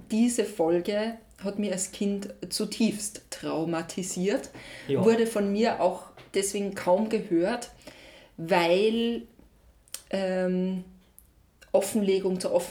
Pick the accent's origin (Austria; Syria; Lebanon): Austria; Bei uns in Österreich hat der Krampus den Sack, wo die Kinder, die bösen Kinder verschwinden.